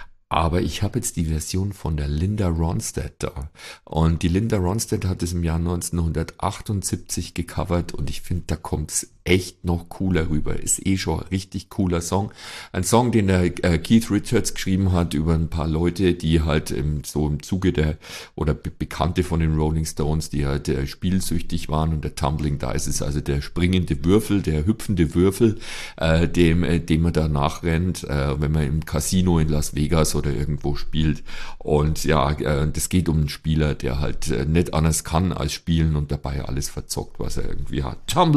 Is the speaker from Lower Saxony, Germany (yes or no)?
no; Bavaria, Germany; Das ist halt als Bayer, gell? Da spielst du halt Schafkopf.